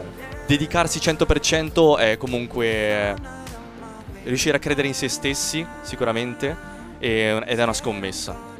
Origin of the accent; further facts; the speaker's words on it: Milan, Lombardy, Italy; Sì, sono nato e cresciuto a Milano.